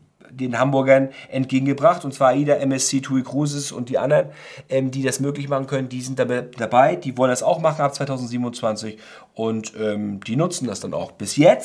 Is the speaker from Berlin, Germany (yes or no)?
no; Warnemünde, Mecklenburg-Vorpommern, Germany; in meiner Heimatstadt. In meinem Heimathafen Warnemünde ist das Schiff gewesen